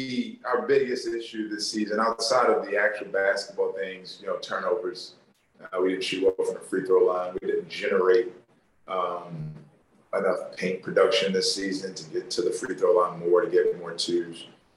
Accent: Baltimore, Maryland, United States; I grew up, you know, a Terrapin fan growing up in Baltimore.

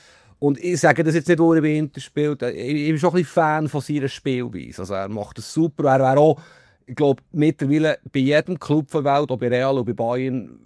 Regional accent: Switzerland; Ja, ich bin Schweizer, also ich bin jetzt ein wahnsinniger Patriot

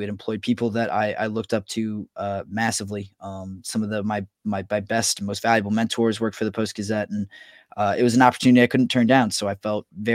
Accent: Washington, District of Columbia, United States; now in Pittsburgh, United States; Yeah, so I grew up in Washington, D.C., came to Pittsburgh for college. I attended Pitt for 4 years, got my degree there.

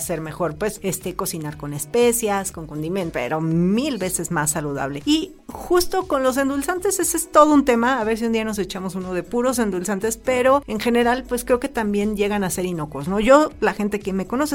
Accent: Mexico City, Mexico; Entonces, yo soy chilango, ¿no?

